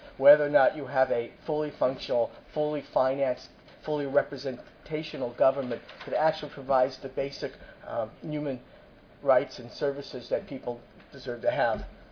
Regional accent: California, United States; so where I live in Massachusetts or where I grew up in California

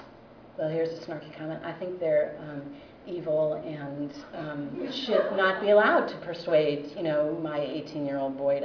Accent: Portland, United States; I'm from Portland, so we do all that there.

